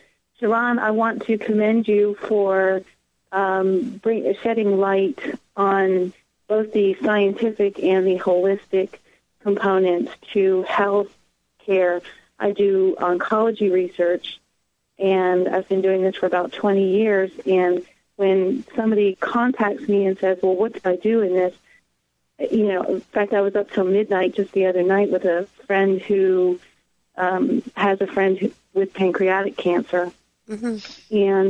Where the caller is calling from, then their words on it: North Carolina, United States; North Carolina.